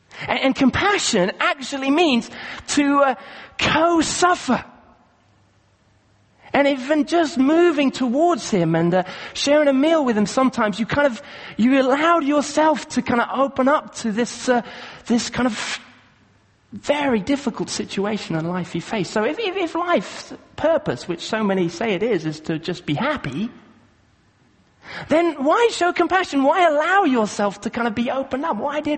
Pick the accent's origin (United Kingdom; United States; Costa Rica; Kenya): Kenya; when I was growing up in Kenya, as I was in my early teens.